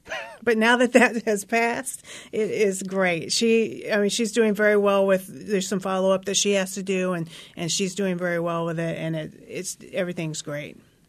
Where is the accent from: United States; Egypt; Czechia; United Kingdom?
United States; Indiana; I grew up in Indiana, and the girls had to wear dresses to school.